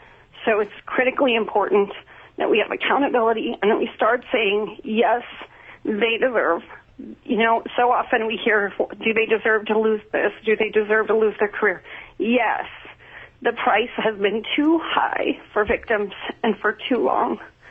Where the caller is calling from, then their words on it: Kodiak, Alaska, United States; I'm calling from Kodiak.